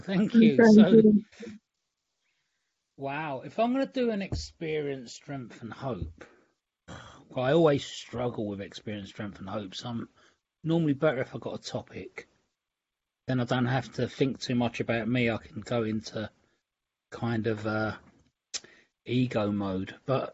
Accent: London, United Kingdom; Came from central London. I grew up in Clerkenwell in the city of London.

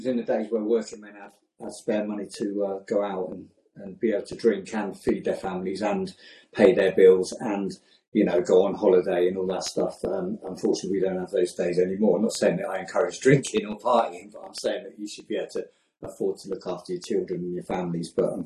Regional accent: South East England, United Kingdom; so I was brought up in Oxfordshire, my mum was a Scouser, a Jewish Scouser, and my dad was a Glaswegian.

